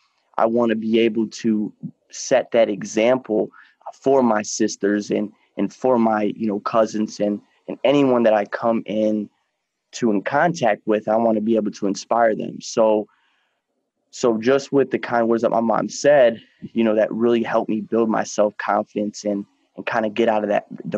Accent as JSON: {"language": "English", "town": "Waterford", "region": "Michigan", "country": "United States", "said": "I'm 24. I'm from Waterford, Michigan"}